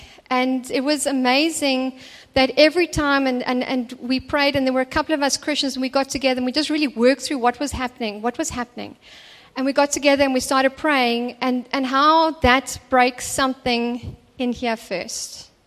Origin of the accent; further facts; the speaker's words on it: England, United Kingdom; and I'm also very proud of the fact that I am English and for my culture being English.